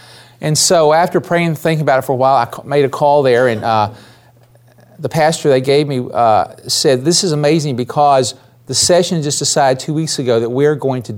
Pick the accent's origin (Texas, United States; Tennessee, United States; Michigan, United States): Tennessee, United States; accent: Southern; my wife and I drove our moving van up here from Tennessee. Yes, I am from the South. And I go back about every 3 months, so I never lost my Southern accent.